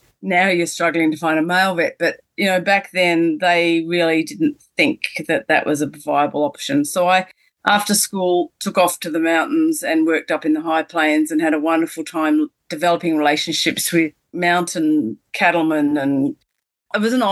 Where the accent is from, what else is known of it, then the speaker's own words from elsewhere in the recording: United Kingdom; accent: British; now in Australia; I really think it was probably because of my British accent at the time. So I learnt to speak Australian, mate, very quickly to survive.